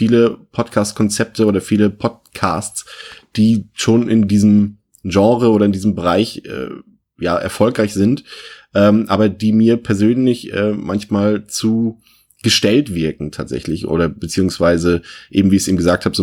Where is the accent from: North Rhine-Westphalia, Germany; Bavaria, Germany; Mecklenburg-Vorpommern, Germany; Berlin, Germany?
Mecklenburg-Vorpommern, Germany; Also ich komme aus einer Kleinstadt, da bin ich aufgewachsen in Mecklenburg-Vorpommern